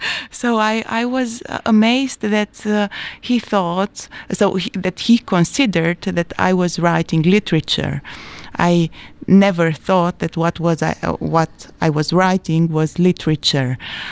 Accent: Bucharest, Romania; moved away as an adult; I was born in Bucharest. I was 10 when the dictator Ceausescu was shot. And I grew up there

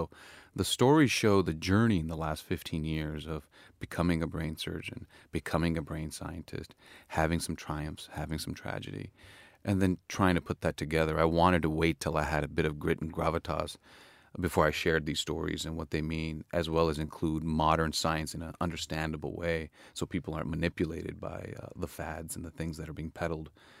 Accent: Jammu and Kashmir, India; now in Los Angeles, United States; I was born in Kashmir. When we had the opportunity to leave, we did. It was a violent area. And when my father had the opportunity to come to the States, we went to Los Angeles.

